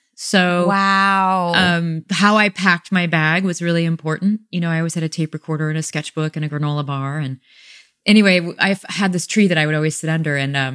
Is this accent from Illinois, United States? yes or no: yes; Peoria, Illinois, United States; I grew up in Peoria, Illinois. So no central way. Illinois.